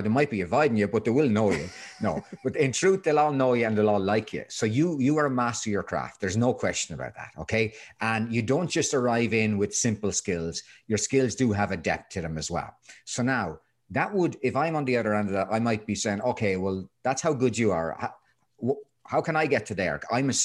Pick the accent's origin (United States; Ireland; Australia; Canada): Ireland; From the bog in the Midlands.